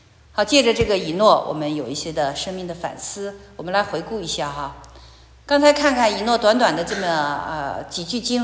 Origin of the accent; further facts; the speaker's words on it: China; 我们中国人说那个中国古话怎么说